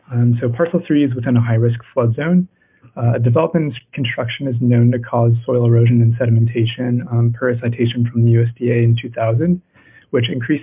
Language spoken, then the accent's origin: English; Seattle, Washington, United States; I'm calling in from Seattle.